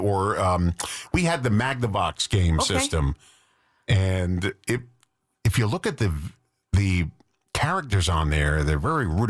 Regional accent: Chicago, Illinois, United States; Hey, I'm from Chicago.

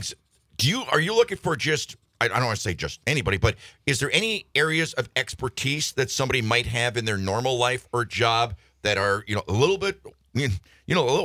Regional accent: Negaunee, Michigan, United States; He's from my hometown of Negaunee.

